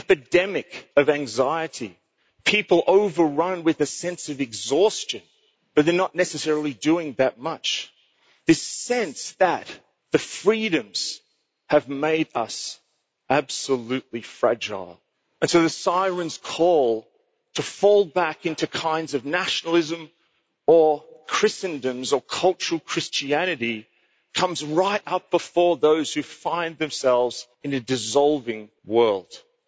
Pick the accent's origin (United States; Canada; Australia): Australia; America's story is totally tied up to my story as an Australian.